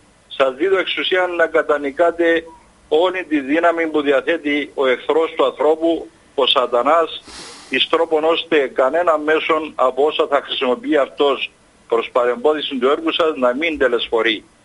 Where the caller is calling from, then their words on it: Limassol, Limassol District, Cyprus; από Λεμεσόνο, 68 χρόνος.